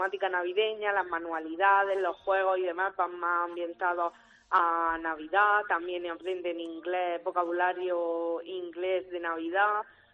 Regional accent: Region of Murcia, Spain; que somos murcianos

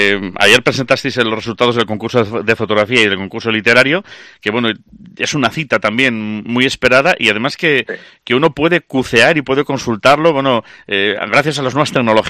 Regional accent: Galicia, Spain; Y llega un momento en que lo oyes en Galicia, en mi tierra natal, es especialmente llamativo

